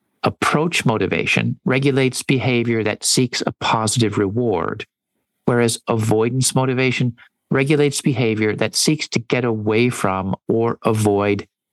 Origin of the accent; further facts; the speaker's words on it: United States; As an American, I grew up with the idea that success is something that individuals achieve based on their unique abilities.